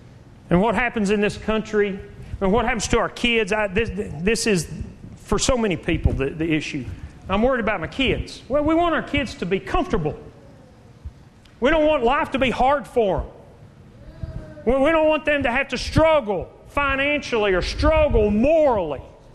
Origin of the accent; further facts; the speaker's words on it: Texas, United States; born there; Even better than that is I'm a Texan, born a Texan. My kids are Texan.